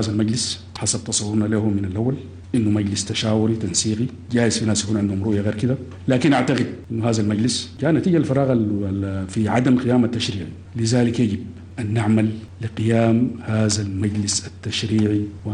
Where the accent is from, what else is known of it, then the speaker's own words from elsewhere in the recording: Sudan; نحن كسودانيين